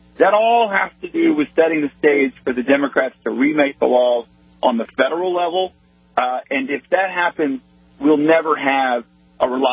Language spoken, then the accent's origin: English; Atlanta, Georgia, United States; I'm from Atlanta, as you know.